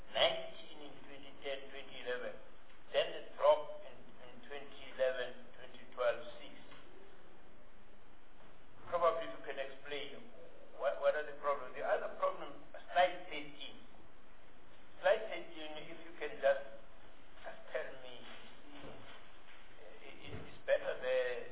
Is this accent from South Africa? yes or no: yes; South Africa; I can tell you straight away, I'm a South African, there are many very, very good contractors in this country.